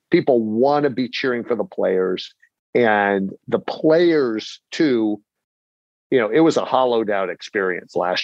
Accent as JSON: {"language": "English", "town": "San Francisco", "region": "California", "country": "United States", "tie": "born or raised there", "said": "we would get on the bus, the municipal railway bus, growing up in San Francisco, and go out to Candlestick"}